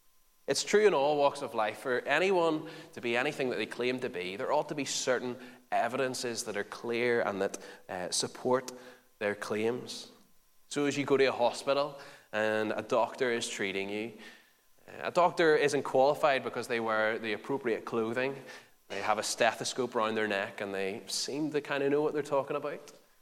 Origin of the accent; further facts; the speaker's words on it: Lisburn, Northern Ireland, United Kingdom; Or I could show you that I have a birth certificate that shows you that I was born in Lisburn